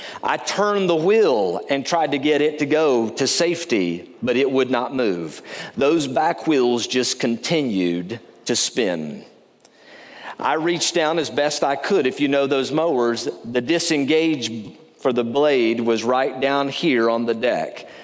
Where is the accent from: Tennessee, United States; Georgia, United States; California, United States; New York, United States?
Tennessee, United States; Bristol; moved into a townhouse in my hometown of Bristol, Tennessee.